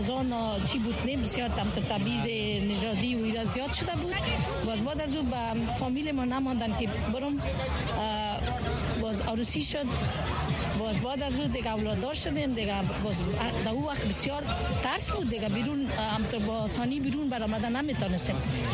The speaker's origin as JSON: {"language": "Persian", "region": "Kabul", "country": "Afghanistan", "tie": "born or raised there", "moved": "yes", "lives_now": "United States", "said": "ما از کابل برآمدیم در اینجا آمدیم."}